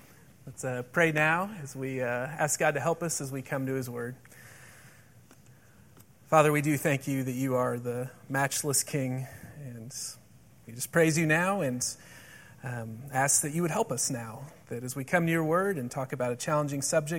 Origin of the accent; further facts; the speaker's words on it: Dallas, Texas, United States; So I grew up in Dallas, and one winter day I went outside as a teenager, and it was probably in the mid-30s, and the sun was out, so it was a freezing cold day by native Texan standards.